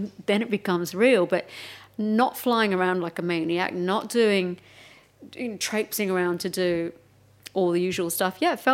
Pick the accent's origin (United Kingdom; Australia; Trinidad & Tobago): Australia; Melbourne, Victoria